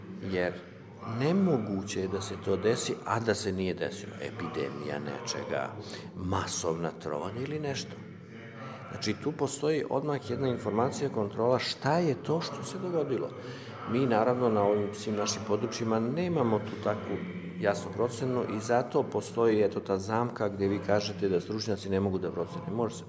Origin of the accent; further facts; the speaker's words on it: Serbia; Mi smo iz Srbije